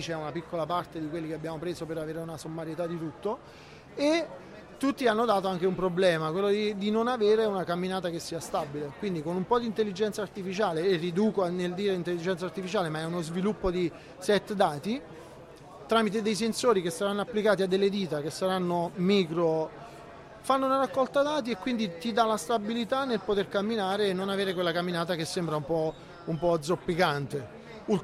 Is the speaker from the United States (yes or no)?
yes; United States; Italian is a second language; parlo negli Stati Uniti perché sono statunitense, quindi vengo dall'altro capo del mondo